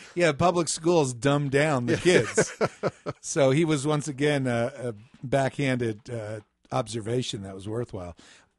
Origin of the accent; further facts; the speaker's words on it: New Jersey, United States; now in Colorado, United States; Hey, Fred, I grew up in New Jersey. And the fireflies, the lightning bugs, we'd call them, that was a part of growing up.